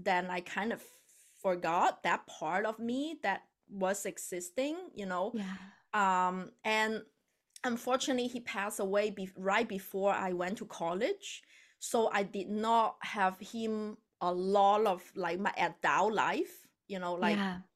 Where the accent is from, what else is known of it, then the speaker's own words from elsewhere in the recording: China; because I grew up in China, I was born and raised in China